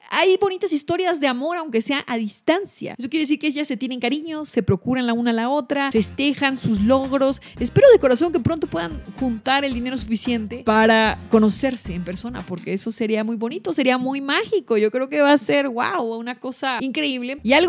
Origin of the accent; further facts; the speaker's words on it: Campeche, Mexico; me preguntaba que de dónde soy y me dice, soy de Campeche. Y dije, no manches, yo también.